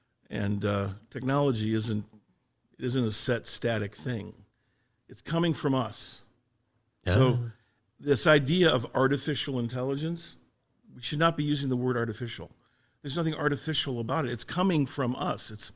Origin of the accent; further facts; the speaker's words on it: Ohio, United States; I'm from Ohio originally.